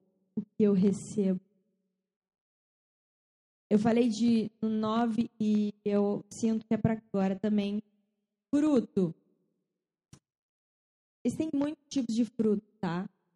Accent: São Paulo, Brazil; a gente é paulista, mentira, só eu, ela é carioca. E a gente morava em São Paulo

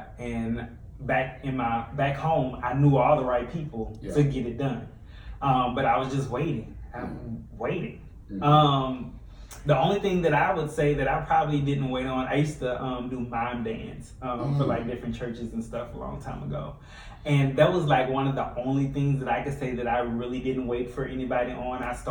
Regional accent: Louisiana, United States; And I'm originally from Louisiana, for those who don't know

